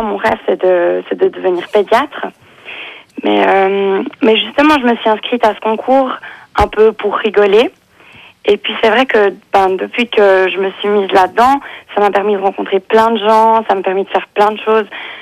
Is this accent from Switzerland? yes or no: yes; Porrentruy, Jura, Switzerland; je suis originaire de Port-en-Truy. Donc, ma grand-maman habite à Port-en-Truy. Mon grand-papa y vivait aussi.